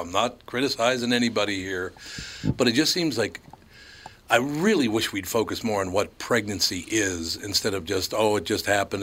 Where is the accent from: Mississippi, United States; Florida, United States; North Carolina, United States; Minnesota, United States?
Minnesota, United States; Minneapolis; I grew up in North Minneapolis. There's so many people I know.